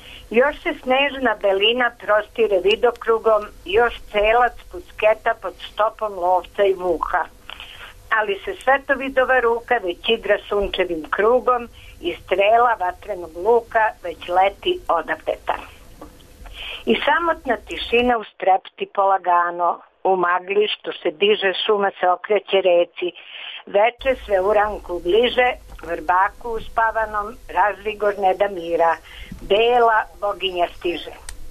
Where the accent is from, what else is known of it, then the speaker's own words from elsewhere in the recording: Belgrade, Serbia; ja sam iz Beograda